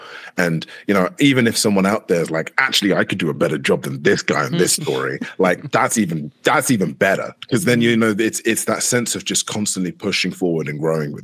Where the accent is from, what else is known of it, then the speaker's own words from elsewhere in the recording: London, United Kingdom; my history is Kenyan, obviously, but I'm very much London. You know, I was brought up in England, even.